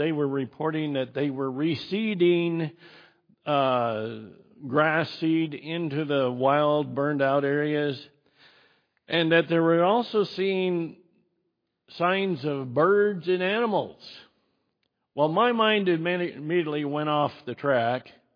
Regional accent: Idaho, United States; I grew up in Idaho. We had wildfires up in Idaho, too.

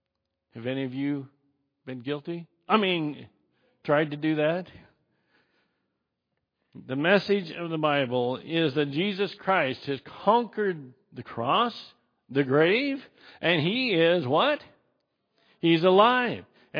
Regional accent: Idaho, United States; And up where I was raised in Idaho, you can go up and see the remains of those gold rushes

